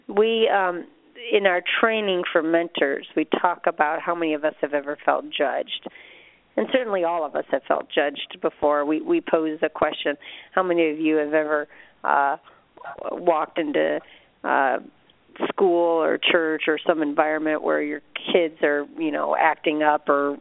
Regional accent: Grand Rapids, Michigan, United States; I am from Grand Rapids, Michigan. This is where my family and my husband's family live now.

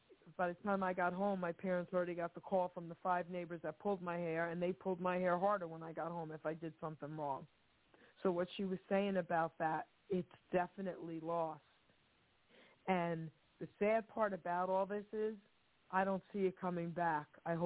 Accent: Long Island City, New York, United States; And I grew up in Long Island City, New York, Angela, right?

